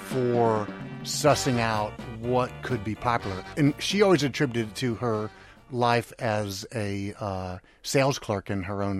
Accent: Memphis, Tennessee, United States; When I was a kid growing up in Memphis … so let's see

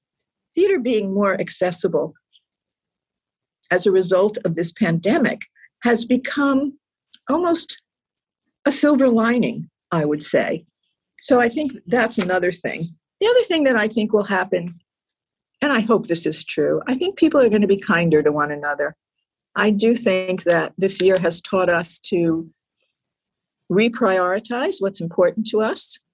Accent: New Jersey, United States; I found at a young age, I grew up in New Jersey, and my parents loved musical theater

